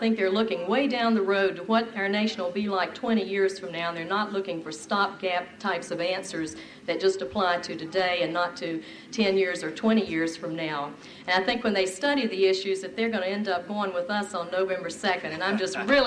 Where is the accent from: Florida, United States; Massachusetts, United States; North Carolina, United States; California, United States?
North Carolina, United States; When we went through my home area, I'm from North Carolina, through the South, the response was just tremendous